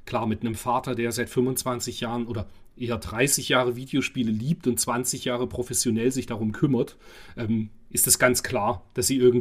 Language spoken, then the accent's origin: German; East Germany, Germany; bin ja Baujahr 76, aber bei mir ging es tatsächlich später los als bei dir, weil ich halt ein Kind der DDR bin.